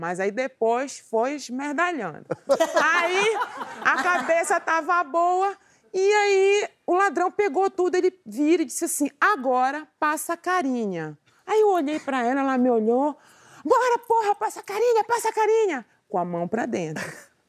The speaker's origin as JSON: {"language": "Portuguese", "town": "Belém", "region": "Pará", "country": "Brazil", "lives_now": "Rio de Janeiro, Brazil", "said": "Eu moro no Rio, mas eu sou de Belém."}